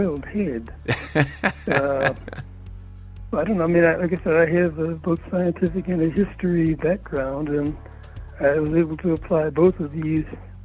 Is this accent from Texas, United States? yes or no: no; Georgia, United States; born there; also born or lived in Germany; I was born in Georgia and I lived in Germany as well as numerous locations around the USA.